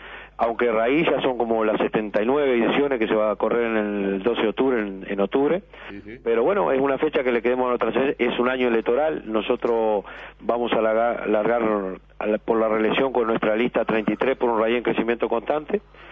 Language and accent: Spanish; Santa Clara de Limar, Spain; yo soy de Santa Clara de Limar, voy los días de semana a veces que tengo que visitar a mi madre